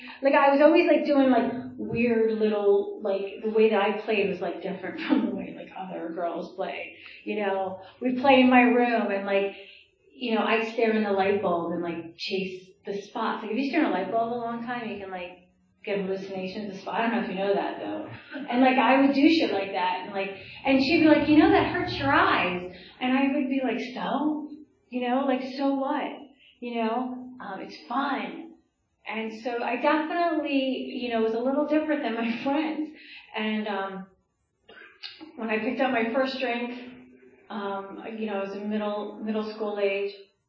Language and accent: English; New Jersey, United States; And I grew up in Jersey.